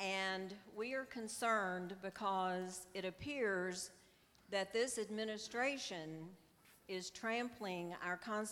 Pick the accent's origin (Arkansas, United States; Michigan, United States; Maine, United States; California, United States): Arkansas, United States; Fayetteville; from Fayetteville, and I am not a paid protester.